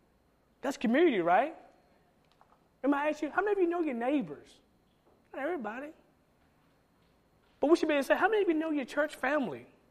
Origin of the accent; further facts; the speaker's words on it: Georgia, United States; Now, back in the day, see, I'm from Georgia. Back in the day, we didn't have a dryer.